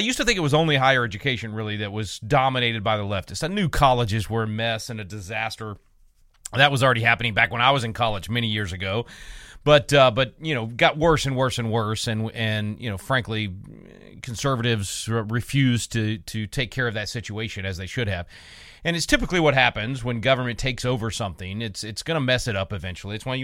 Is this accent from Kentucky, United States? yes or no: no; Texas, United States; I'm excited about something that's happening here in my home state of Texas that can impact you, no matter where you live in this country.